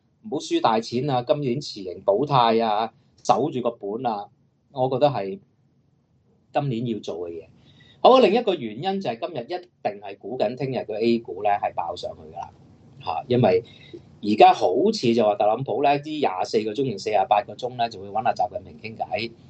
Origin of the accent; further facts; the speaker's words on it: China; 好似當年英國用啲毒品、用啲鴉片嚟荼毒我哋中國人咧